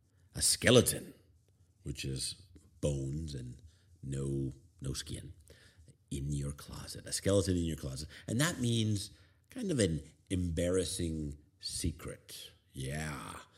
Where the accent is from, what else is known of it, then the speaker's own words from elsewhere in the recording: Canada; the first ever recorded trick or treating was right here in my hometown in 1911. So we Canadians are to blame for Halloween and trick or treating.